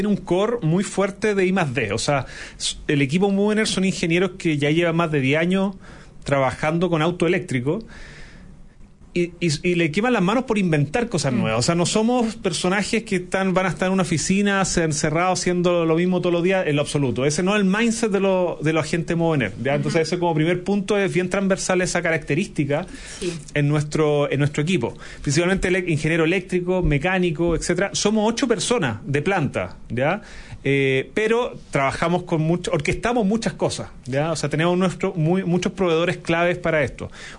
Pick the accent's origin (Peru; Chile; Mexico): Chile; Y a veces no lo valoramos tanto. Cuando salimos de Chile nos damos cuenta de lo importante que es.